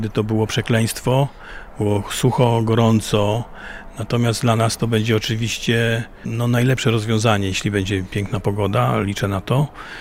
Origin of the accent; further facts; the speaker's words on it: Sandomierz, Świętokrzyskie Voivodeship, Poland; bo ja nie pochodzę z Lublina, tylko z Sandomierza